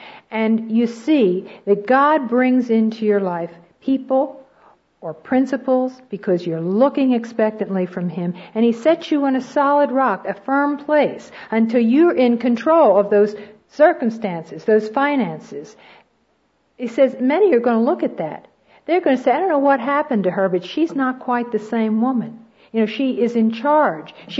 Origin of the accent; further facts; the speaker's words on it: United States; I think it's particularly important for us as American women, because never in all the history of the world have any group of people had more resources, more blessings heaped on them than we do as American women.